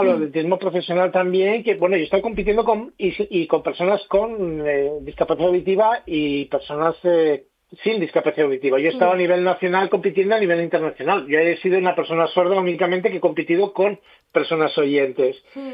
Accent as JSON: {"language": "Spanish", "country": "Spain", "said": "me han preguntado de qué país eres, ¿no? Que no, que yo soy de aquí, que soy de España, ¿no? Por la voz, por mi acento a la hora de oralizar. Porque yo soy sordo de nacimiento."}